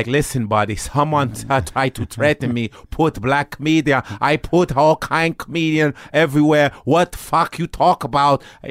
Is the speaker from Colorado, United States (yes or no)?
no; Chicago, Illinois, United States; born or raised there; also born or lived in Lincoln, Nebraska